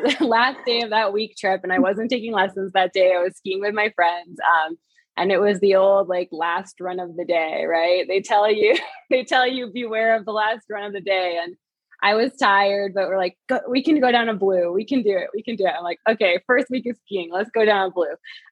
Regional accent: Vermont, United States; So I grew up in Vermont. So I've always loved like being outside and that lifestyle

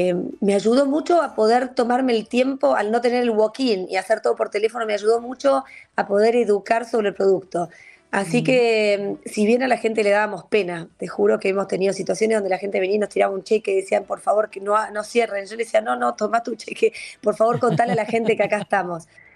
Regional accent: Argentina; a mí como argentina, lo que más me costó y lo que más resultado me dio

